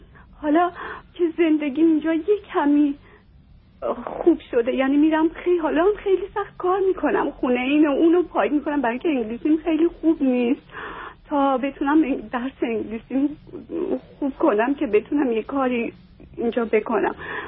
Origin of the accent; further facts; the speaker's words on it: Iran; moved away; برای اینکه 31 سال از ایران بیرون اومدم و فارسی حرف نزدم.